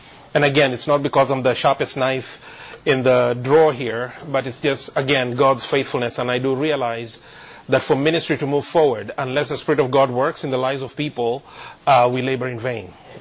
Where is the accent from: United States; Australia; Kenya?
Kenya; moved away as an adult; now in Canada; I come originally from Kenya. So I was born and brought up in Kenya, came to Canada in 2000, went to college here and all that stuff.